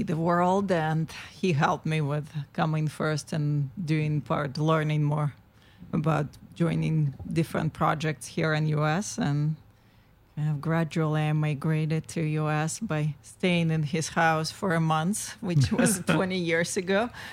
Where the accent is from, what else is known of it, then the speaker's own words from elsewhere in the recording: Russia; English is a second language; I was born and grew up in Russia and middle part of Russia. So like I would refer to Moscow as my starting point, but my hometown is about 200 miles northeast of Moscow, which on our scale, we consider it's right nearby.